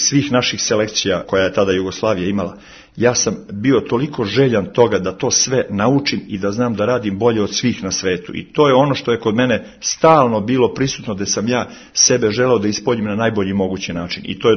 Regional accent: Istok, Peja District, Kosovo; born there; Potičem iz srednje imućne porodice, rođen sam u Istoku, 14. maja 1949. godine, znači imam 68 godina

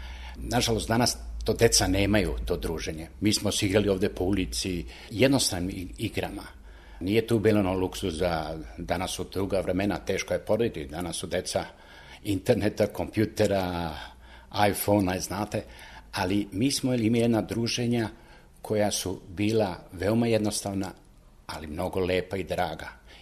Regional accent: Dobraćina, Central Serbia, Serbia; Ja sam odrastao u Dobraćenoj i dan danas živim u Dobraćenoj i dolazim. I Dobraćeno je nešto specijalno za mene. Tu smo odrasli u jednoj patrijarhalnoj porodici

